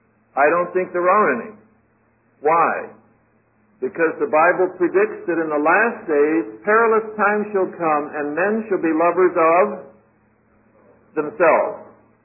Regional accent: United States; I'm an American like most of you

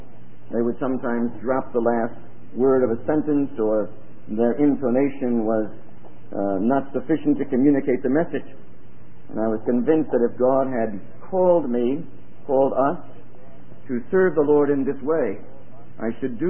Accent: Florence, South Carolina, United States; I guess the question that was most asked, where are you from? And so we say, Florence, South Carolina. They say, well, you don't sound like you're from South Carolina.

